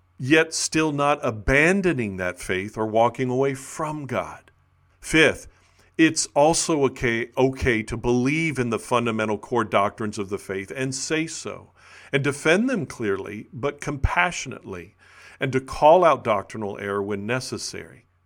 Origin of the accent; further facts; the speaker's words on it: the South, United States; And yes, I'm from the South and still live and minister in the South.